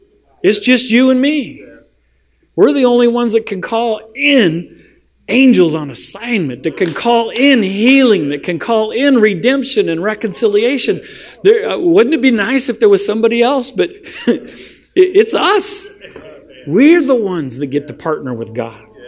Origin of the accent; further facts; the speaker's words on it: Crescent City, California, United States; I ended up back at the church in my hometown where I grew up, Crescent City, California, where I grew up.